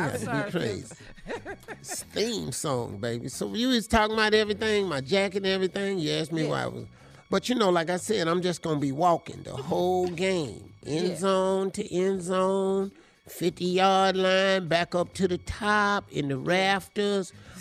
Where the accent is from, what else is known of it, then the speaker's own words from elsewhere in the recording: Cleveland, Ohio, United States; Because I'm from Cleveland.